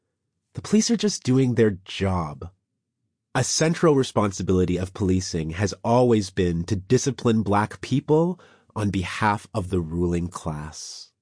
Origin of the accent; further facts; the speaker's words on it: Oshawa, Ontario, Canada; I grew up in Oshawa, a city about half an hour's drive east of Toronto.